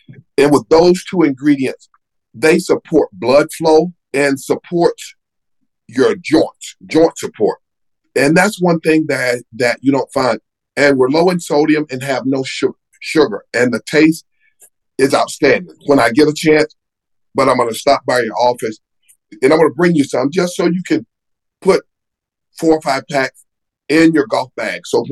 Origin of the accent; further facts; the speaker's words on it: the South, United States; I am from the South, and I haven't eaten pimento cheese sandwiches no more than 3 or 4 times in my whole life.